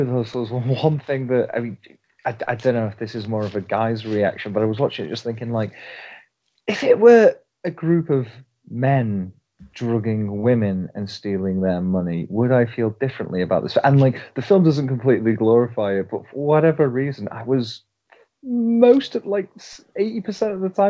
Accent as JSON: {"language": "English", "town": "Chester", "region": "North West England", "country": "United Kingdom", "lives_now": "Auckland, New Zealand", "said": "I'm reporting in live from Auckland here in Aotearoa, New Zealand. I'm from Chester in the UK originally."}